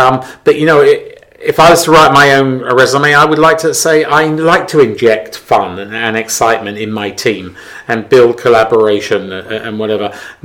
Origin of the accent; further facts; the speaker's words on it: England, United Kingdom; accent: English; now in Canada; And people do like my English accent and my British sense of humor, which can be a bit weird sometimes mm-hmm. here in Canada.